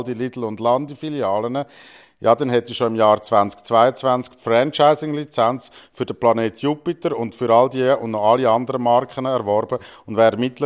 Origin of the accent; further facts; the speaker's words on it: Zurich, Switzerland; now in Fribourg, Switzerland; wenn ich gewusst hätte, dass ich nicht den Rest von meinem Leben im Kanton Zürich verbringe, wo ich aufgewachsen bin, sondern im Kanton Freiburg, wo man als Sensler gar kein Akkusativ, sondern nur den Dativ benutzt